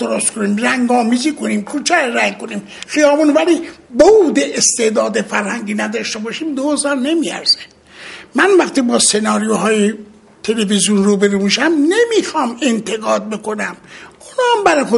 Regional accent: Iran; ببینید، ما ایرانی هستیم

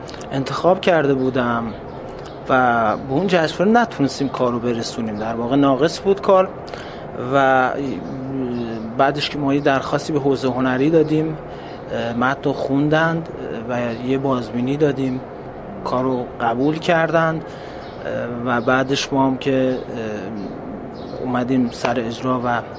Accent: Kermanshah, Iran; چون من خودم بچه کرمانشاه هستم

